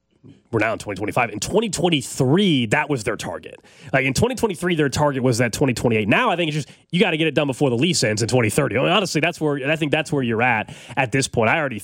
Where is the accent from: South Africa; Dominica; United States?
United States; Kansas; where I've grown up and where I currently reside is Kansas.